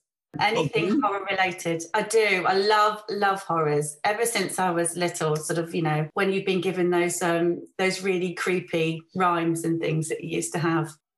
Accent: South West England, United Kingdom; And I come from Devon originally. So down south, you know, that way.

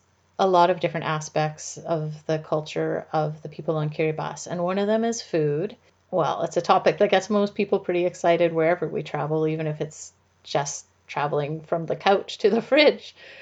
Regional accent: Canada; It's a really different headspace to be in than being a Canadian and being you know, most of us live thousands of miles away from coastline.

